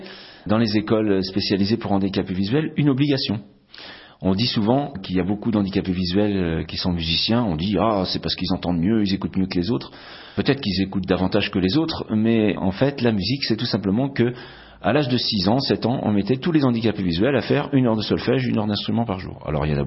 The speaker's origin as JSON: {"language": "French", "region": "Pays de la Loire", "country": "France", "tie": "born there", "said": "J'avais la vie à la maison, dans mon village. Je suis né en Vendée."}